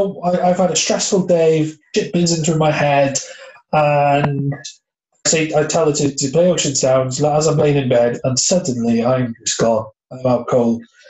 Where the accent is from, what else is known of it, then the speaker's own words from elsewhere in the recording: Wales, United Kingdom; I was brought up in West Wales. The closest beach to us was like 4 miles away. So I lived literally on the coast